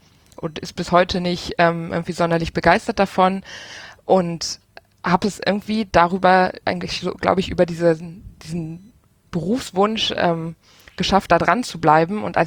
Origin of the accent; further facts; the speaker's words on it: Rhineland, Germany; now in Aachen, Germany; Ich komme aus dem Rheinland und ja, wohne jetzt in Aachen.